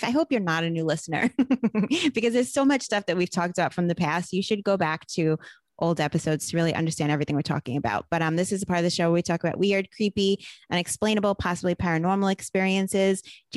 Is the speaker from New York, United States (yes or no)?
yes; Brooklyn, New York, United States; I guess growing up in Brooklyn, where there's like a different set of like older school values amongst like those guineas in that area